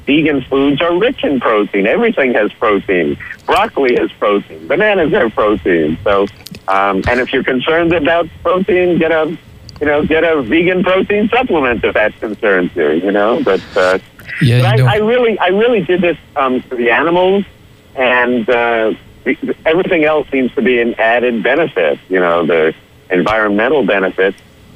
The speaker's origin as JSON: {"language": "English", "town": "New York City", "region": "New York", "country": "United States", "tie": "born or raised there", "said": "I grew up in New York City, so I really didn't know the origins of meat, really."}